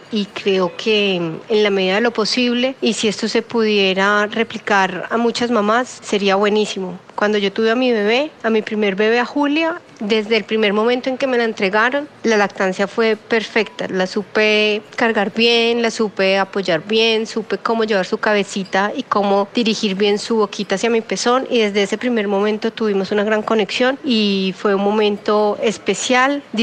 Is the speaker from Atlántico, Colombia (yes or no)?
no; Manizales, Caldas, Colombia; mamá de Julia, 7 años, e Isabel, de 5. Soy de Manizales, tuve a mis hijas en Bogotá